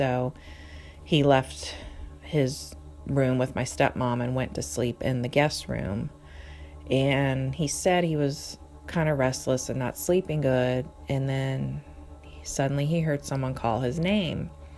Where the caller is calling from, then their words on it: Richmond, Virginia, United States; I'm calling from Richmond, Virginia.